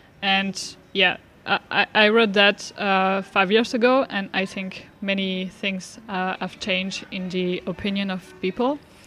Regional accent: La Rochelle, Nouvelle-Aquitaine, France; I'm from France. I lived in different places, but usually when the people ask me this question, I say that I'm from La Rochelle, because I used to live there before I started the project. It's on the seaside of France.

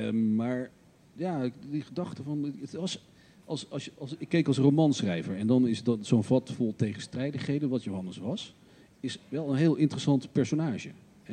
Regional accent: Haarlem, North Holland, Netherlands; En er waren alleen maar vrienden van mijn ouders, want ik kom uit Haarlem.

